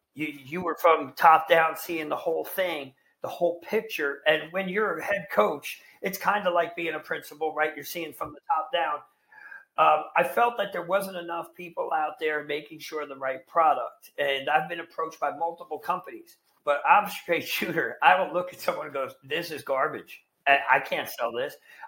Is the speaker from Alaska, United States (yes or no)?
no; New Jersey, United States; because I'm Italian from Jersey, I got a guy, you know?